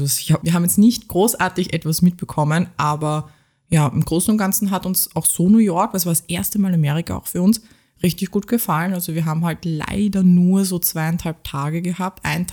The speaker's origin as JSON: {"language": "German", "country": "Austria", "said": "Ja, also es ist halt viel lauter als bei uns in Österreich zum Beispiel."}